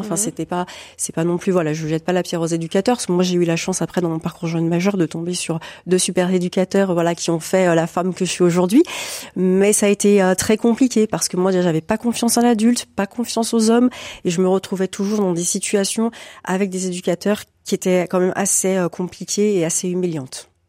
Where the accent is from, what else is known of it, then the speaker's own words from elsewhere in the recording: France; Ça n'aurait pas existé chez nous en France en 2024, surtout pas.